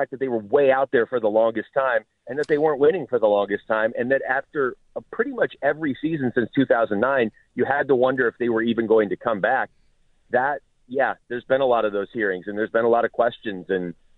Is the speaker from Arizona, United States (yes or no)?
no; Seattle, Washington, United States; born or raised there